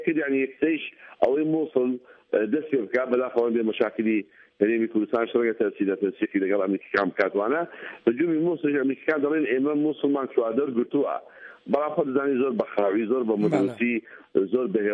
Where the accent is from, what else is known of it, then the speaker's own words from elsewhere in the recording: Ramadi, Al Anbar, Iraq; أنا مثلا من الرمادي